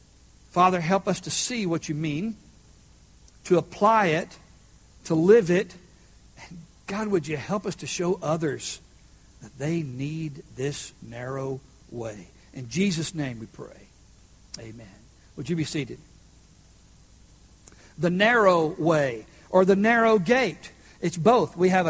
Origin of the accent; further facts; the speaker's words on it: Texas, United States; I know, we're Texan, but envision what you see on TV.